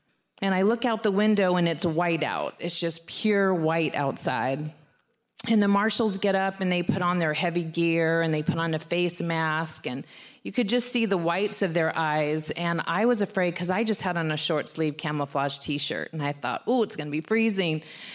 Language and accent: English; California, United States; I'm from Southern California. I didn't know. I've never been to Newark Airport.